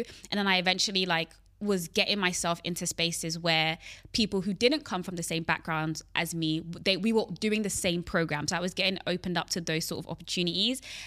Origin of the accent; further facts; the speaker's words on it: Hackney, London, United Kingdom; So I grew up in London. I grew up in Hackney, which is like not the best, wasn't the best neighborhood to grow up in London. It was known for being quite rough. It's being gentrified now, but it was known for being quite rough.